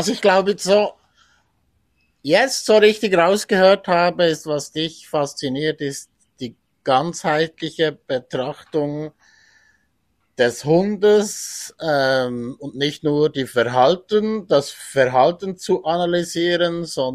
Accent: Switzerland; Wir bei uns in der Schweiz

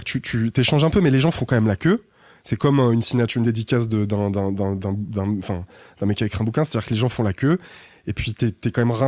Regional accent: Saint-Étienne, Auvergne-Rhône-Alpes, France; Ouais, quartier de Saint-Étienne.

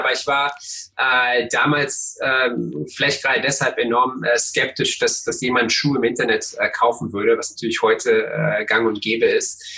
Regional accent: Cottbus, Brandenburg, Germany; Ja, ich bin in Cottbus aufgewachsen

